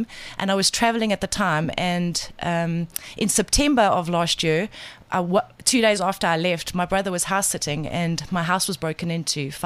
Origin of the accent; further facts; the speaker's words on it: Johannesburg, Gauteng, South Africa; I'm from Johannesburg.